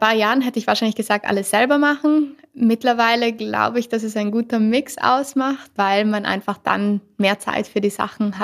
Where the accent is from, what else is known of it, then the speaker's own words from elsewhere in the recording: Trentino-Alto Adige, Italy; Ich komme aus Südtirol und bin jetzt wieder hier in Südtirol daheim. Also ich war die letzten Jahre viel unterwegs, aber mittlerweile bin ich wieder voll hier.